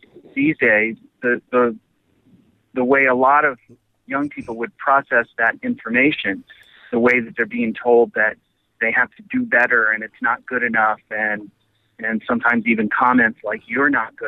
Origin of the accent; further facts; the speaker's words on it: Illinois, United States; I grew up in Illinois.